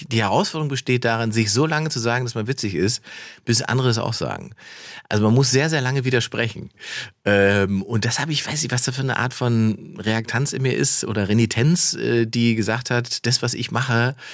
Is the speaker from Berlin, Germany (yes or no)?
yes; Berlin, Germany; Als Berliner wird man immer misstrauisch, wenn man einen gut gelaunten Taxifahrer hat.